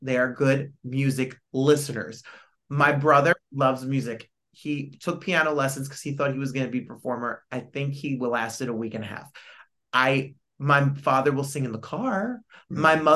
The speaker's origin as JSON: {"language": "English", "region": "New Jersey", "country": "United States", "tie": "born or raised there", "said": "But I grew up in Jersey, so I loved … was the first concert I saw."}